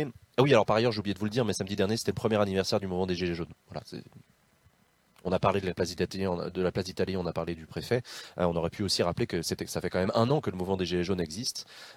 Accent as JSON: {"language": "French", "town": "Bordeaux", "region": "Nouvelle-Aquitaine", "country": "France", "said": "c'était l'ancien préfet de chez nous à Bordeaux."}